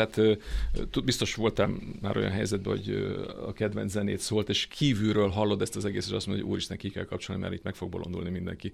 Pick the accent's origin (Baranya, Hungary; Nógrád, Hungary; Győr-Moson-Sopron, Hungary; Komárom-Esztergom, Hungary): Komárom-Esztergom, Hungary; Tata; én tatai vagyok egyébként, és Tatabányára jártam gimnáziumba